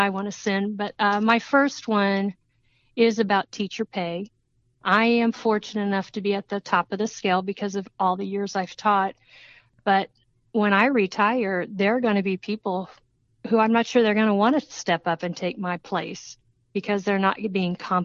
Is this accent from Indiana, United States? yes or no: yes; Evansville, Indiana, United States; I spent 12 of those up in the Indianapolis area and the rest here in my hometown of Evansville.